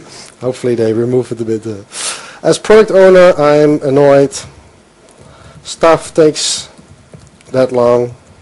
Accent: Netherlands; I'm obviously from the Netherlands.

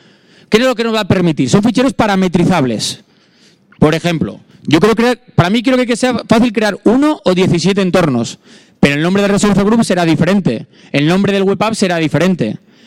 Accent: Bilbao, Basque Country, Spain; yo es que soy de Bilbao.

